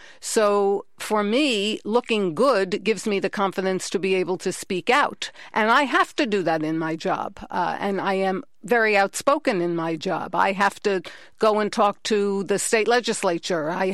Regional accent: New York, United States; And growing up in New York in a humid climate with frizzy hair before hair torturing devices were invented for mass market, I was a mess.

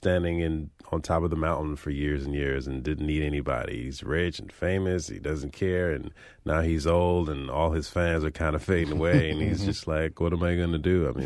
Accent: Florida, United States; even with the place that we're from South Florida, Broward County, and even the school that we grew up playing, they don't have string programs.

